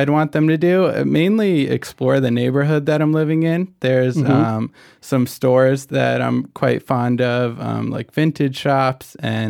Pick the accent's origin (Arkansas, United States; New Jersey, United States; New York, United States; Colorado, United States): New Jersey, United States; They've cooked me countless meals, delicious food when I was growing up in New Jersey and still host me often at their house on the Jersey Shore.